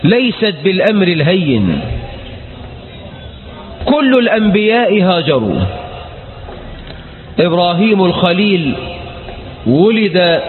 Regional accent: Egypt; بلدنا مصر

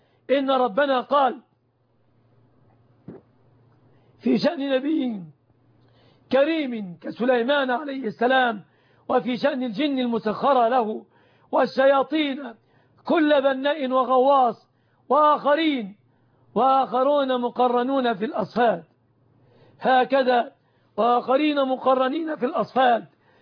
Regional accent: Egypt; بلادنا مصر

